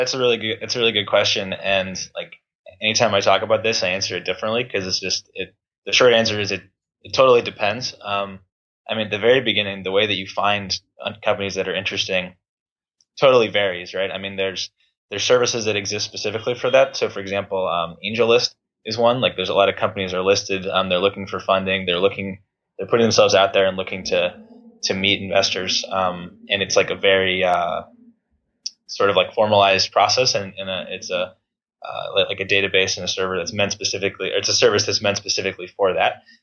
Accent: Chicago, Illinois, United States; So I'm from the Midwest. I grew up in Chicago and I went to college out in the Midwest too.

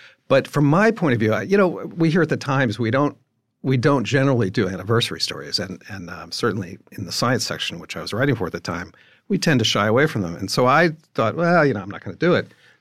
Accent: East Coast, United States; I mean, I grew up in the East Coast.

